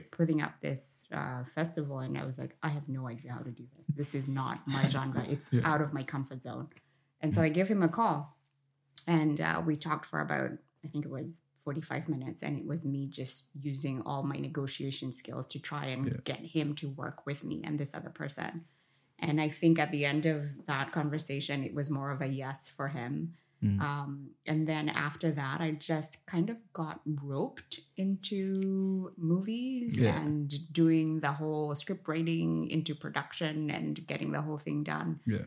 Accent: Kenya; moved away; I'm originally from Kenya. She always calls me the OG because I've lived here long

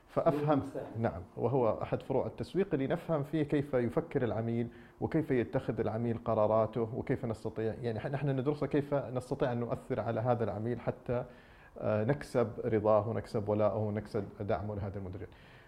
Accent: Riyadh, Riyadh Province, Saudi Arabia; also born or lived in Jeddah; أنا ولدت وعشت وترعرعت بداية أيامي في مدينة الرياض، وهذه معلومة ما يعرفها الكثير، ثم درست المتوسطة في الرياض. بعد ذلك انتقلت.

